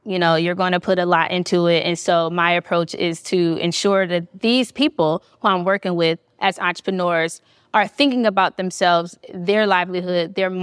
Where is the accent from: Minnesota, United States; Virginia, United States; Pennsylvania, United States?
Pennsylvania, United States; Philadelphia; now in Miami, United States; I currently live in Miami, Florida, but I am from Philadelphia.